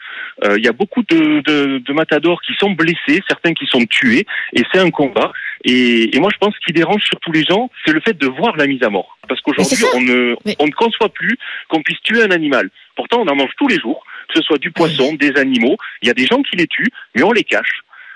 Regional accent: South, France; moi, je suis du Sud, je suis chasseur

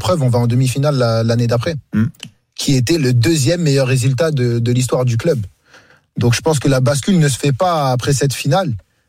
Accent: France; born there; Je suis né en France.

